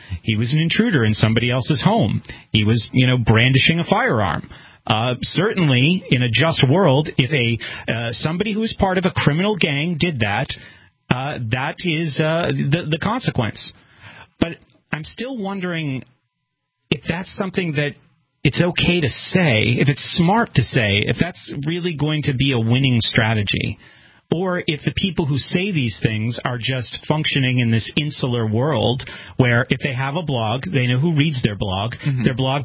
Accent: Brentwood, New Hampshire, United States; I lived in Brentwood, I grew up in Brentwood, New Hampshire, and I know a lot of people there.

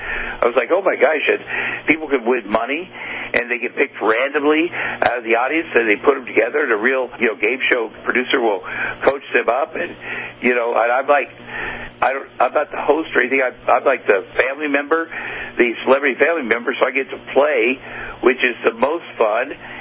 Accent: Ottumwa, Iowa, United States; I grew up in Ottumwa, Iowa.

